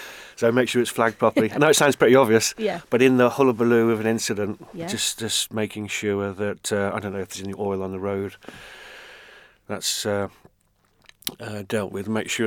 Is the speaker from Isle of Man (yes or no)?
yes; Isle of Man; I'm from the Isle of Man. I'm a retired school teacher.